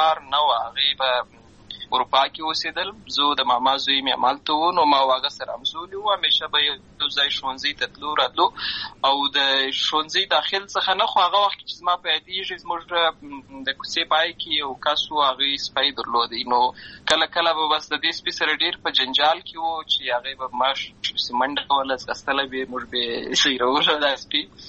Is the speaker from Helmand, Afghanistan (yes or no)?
yes; Lashkar Gah, Helmand, Afghanistan; زه په اصل کې د اروزګان ولایت یم، اما زه په هلمند ولایت لشکرګاه کې پیدا شوی یم، امالته لوی شوی یم، امالته مې ښوونځی لوستی دی،